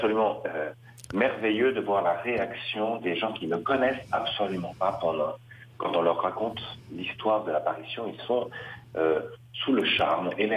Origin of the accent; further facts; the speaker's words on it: Cholet, Pays de la Loire, France; je suis natif de Cholet, dans Maine-et-Loire, un département voisin, et je n'avais jamais mis les pieds à Paumain.